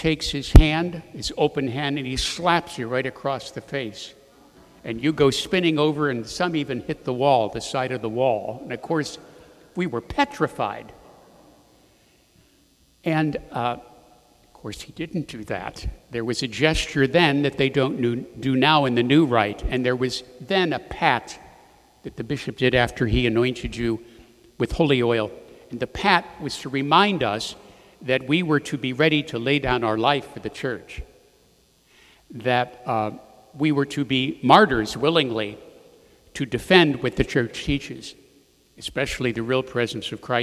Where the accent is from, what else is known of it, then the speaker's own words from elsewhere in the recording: Punxsutawney, Pennsylvania, United States; when I was a little boy growing up in Punxsutawney, Pennsylvania, prior to the Second Vatican Council